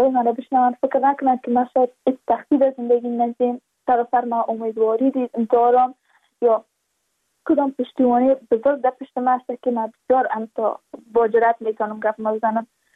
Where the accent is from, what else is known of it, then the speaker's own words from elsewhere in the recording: Badakhshan, Afghanistan; ما از بدخشان هستیم